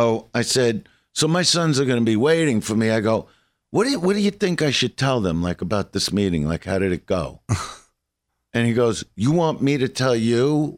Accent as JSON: {"language": "English", "town": "Brooklyn", "region": "New York", "country": "United States", "said": "I'm from Brooklyn."}